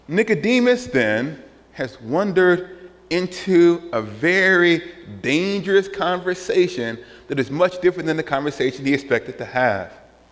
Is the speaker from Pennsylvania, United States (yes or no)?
no; Alabama, United States; You know, the guys, I'm from the South, Alabama.